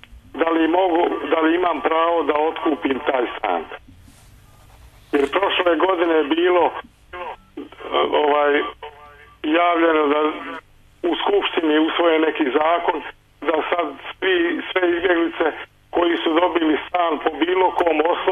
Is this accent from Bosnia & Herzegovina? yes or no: yes; Sarajevo, Federation of Bosnia and Herzegovina, Bosnia & Herzegovina; now in Velika Plana, Serbia; iz Sarajeva sam izbjegao ovamo, u Srbiju. I ovdje sam dobio, u Velikoj Plani, dobio sam kadrovski stan.